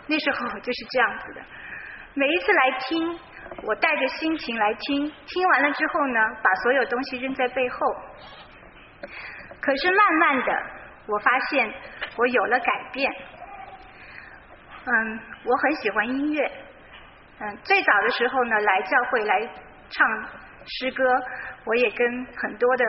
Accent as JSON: {"language": "Chinese", "country": "China", "lives_now": "United States", "said": "因为我们从中国来的"}